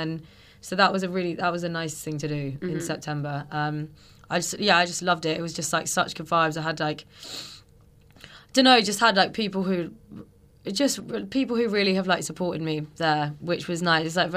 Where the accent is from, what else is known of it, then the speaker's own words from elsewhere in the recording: South West England, United Kingdom; I'm from the countryside, so I'm from Wiltshire.